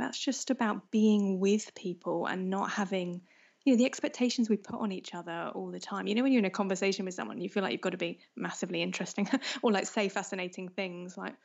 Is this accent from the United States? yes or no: no; London, United Kingdom; born there; And I was born in London. I've lived in different places, but I was born in London and, you know, lived in South London for a good number of years.